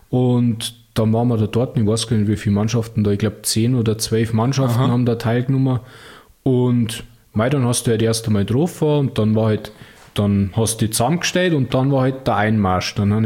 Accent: Unterschleißheim, Bavaria, Germany; accent: Bavarian; also born or lived in Munich, Germany; ich komme aus Unterschleißheim und gebürtiger Münchner und ja, mei, das ist halt, Bayern ist halt meine Heimat, muss ich sagen.

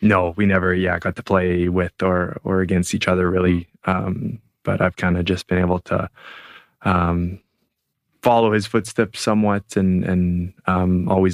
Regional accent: Red Deer, Alberta, Canada; I played played junior in my hometown in Red Deer, which was a cool experience.

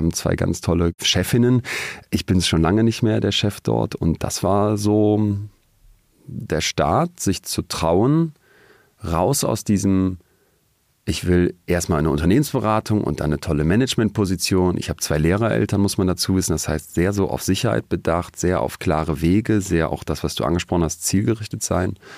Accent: Solingen, North Rhine-Westphalia, Germany; Wir haben dann in Münster, wo ich fürs Studium hingegangen bin, aus Solingen, Studi-Partys dann organisiert.

